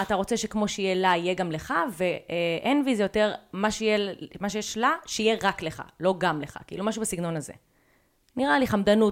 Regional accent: Giv'at Ze'ev, West Bank, Palestine; למדתי בגבעת זאב, ביסודי של גבעת זאב, איפה שגרתי כל הילדות שלי

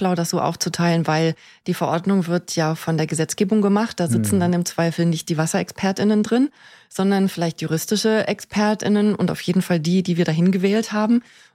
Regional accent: Trier, Rhineland-Palatinate, Germany; Also ich bin in Trier aufgewachsen

